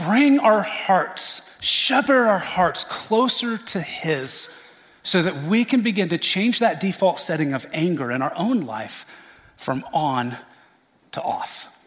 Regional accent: Indiana, United States; I am from Indiana.

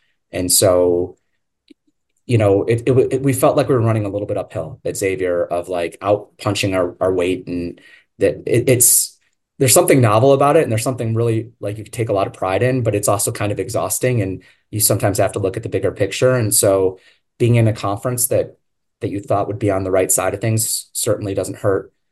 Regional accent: Ohio, United States; I'm from Ohio as well.

